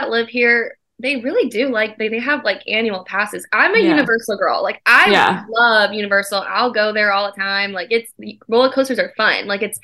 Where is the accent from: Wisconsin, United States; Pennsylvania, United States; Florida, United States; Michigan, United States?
Florida, United States; Orlando; Born and raised in Orlando. Yep.